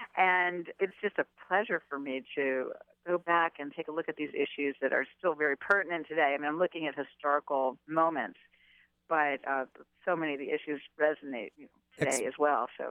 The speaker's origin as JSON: {"language": "English", "region": "Pennsylvania", "country": "United States", "tie": "born or raised there", "said": "So certainly with Pennsylvania being my home state and the region close to where I grew up was very meaningful to me."}